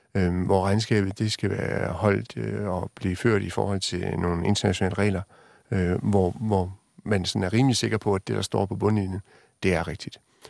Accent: Jutland, Denmark; jeg er fra Jylland

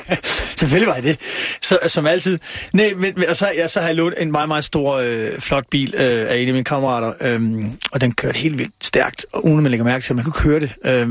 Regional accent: Odense, Region of Southern Denmark, Denmark; now in Copenhagen, Denmark; Altså for eksempel, når jeg er hjemme i Odense.

